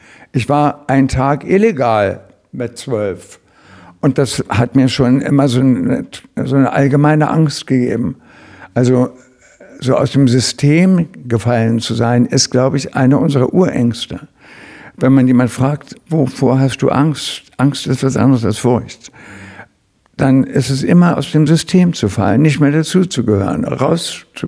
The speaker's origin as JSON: {"language": "German", "town": "Braunschweig", "region": "Lower Saxony", "country": "Germany", "tie": "born or raised there", "said": "dass ich ja früher als kleiner Junge am Bahnhof war, nach Braunschweig zurück musste, wo meine Eltern lebten."}